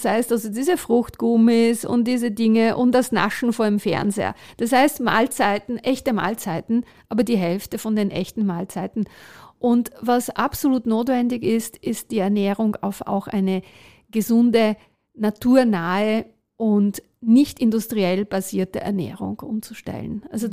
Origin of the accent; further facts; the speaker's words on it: Italy; German is a second language; weil ich ja Italienerin bin, ich komme aus dem Ausland.